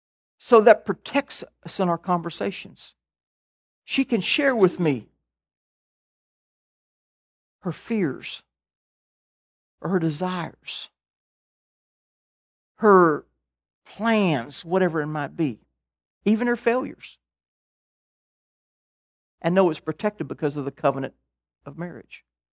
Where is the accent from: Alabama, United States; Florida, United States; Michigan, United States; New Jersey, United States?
Alabama, United States; also born or lived in Midwest; Not to mention, I moved from the Midwest, really considered the North, to Alabama when I'm 9.